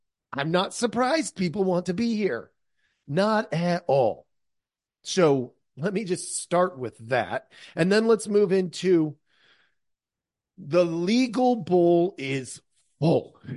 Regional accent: United States; I as an American am an immigrant, essentially, because almost all Americans, not all, but of the vast majority of us in America are immigrants in some form or another.

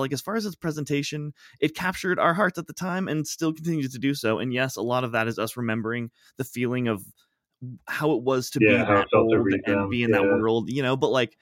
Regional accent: Bend, Oregon, United States; literally the last Blockbuster in existence in my hometown, in this town now that I come to you from here in lovely Bend, Oregon.

